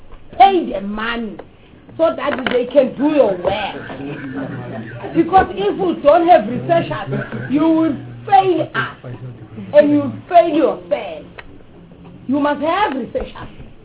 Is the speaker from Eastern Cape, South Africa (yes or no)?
yes; Eastern Cape, South Africa; English is a second language; You take half from Abatembe, I'm from Abatembe, of course.